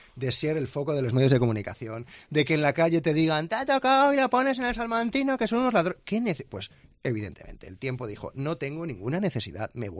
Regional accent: Castile and León, Spain; Joder, que es que mi pueblo está a 10 kilómetros de Villoruela.

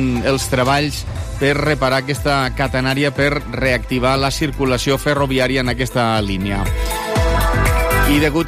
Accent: Lleida, Catalonia, Spain; som gent de Lleida

